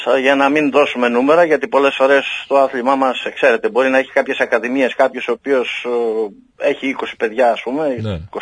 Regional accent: Patras, Western Greece, Greece; εγώ είμαι από την Πάτρα

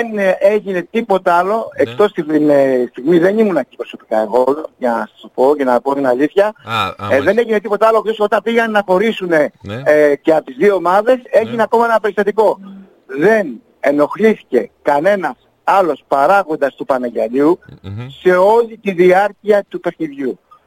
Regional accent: Western Greece, Greece; φυσικά εδώ για το χωριό μου, για την Αχαγιά μιλάω.

